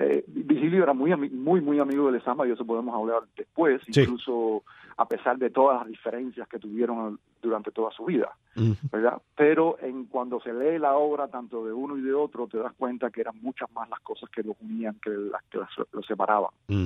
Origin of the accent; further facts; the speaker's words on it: Cuba; moved away; como un cubano tratando de hacerse la vida, como muchos hacemos hoy saliendo de Cuba